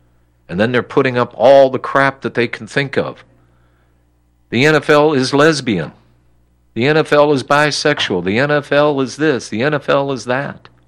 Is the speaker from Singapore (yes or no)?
no; Sandusky, Ohio, United States; he's from my hometown. Did you know that, folks? Sandusky, Ohio.